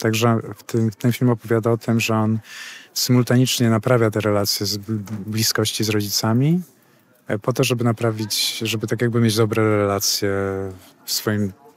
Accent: Ostrowiec Świętokrzyski, Świętokrzyskie Voivodeship, Poland; Ja też pochodzę z małego miasta, z Podostrowca Świętokrzyskiego, który też jest tutaj niedaleko i też z robotniczej rodziny.

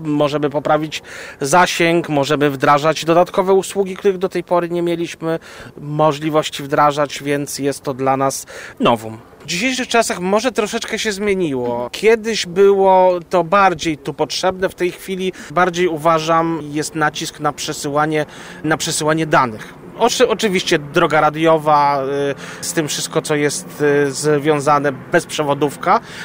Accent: Lublin, Lublin Voivodeship, Poland; Jesteśmy z Lublina.

